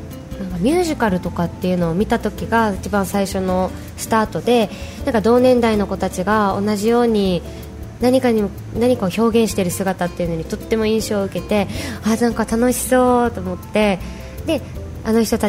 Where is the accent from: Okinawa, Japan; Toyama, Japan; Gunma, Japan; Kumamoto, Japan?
Okinawa, Japan; 沖縄県で生まれて育って、まあ、今も県内で主にシンガーソングライターとしてだったり、まあ、ラジオ番組で話したりとかっていうことをしながら活動してます。